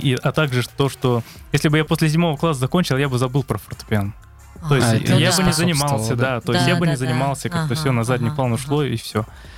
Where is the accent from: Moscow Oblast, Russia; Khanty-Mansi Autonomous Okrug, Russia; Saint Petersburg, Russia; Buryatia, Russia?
Buryatia, Russia; Ulan-Ude; Да, я вырос в Улан-Удэ.